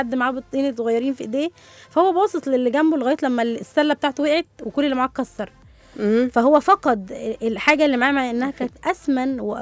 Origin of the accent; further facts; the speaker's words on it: Egypt; احنا عندنا في مصر الثانوية العامة،